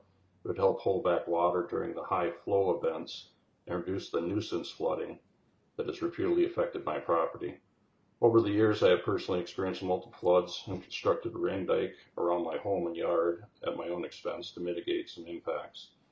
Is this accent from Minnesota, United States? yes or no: yes; Roseau, Minnesota, United States; I'm from Roseau, Minnesota. I'm a landowner.